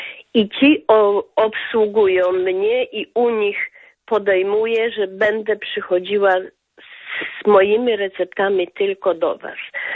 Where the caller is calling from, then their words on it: Tarnobrzeg, Subcarpathian Voivodeship, Poland; z Tarnobrzega.